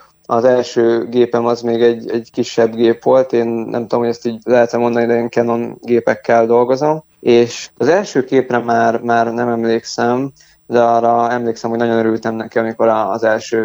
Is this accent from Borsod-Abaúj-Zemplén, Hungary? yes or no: yes; Lilafüred, Borsod-Abaúj-Zemplén, Hungary; A Lilafüreddel kapcsolatban pedig ugye én itt születtem, sőt gyakorlatilag mondhatjuk, hogy tőzsgyökeres hámori vagyok, mert hát már a Dük nagyapám is itt élt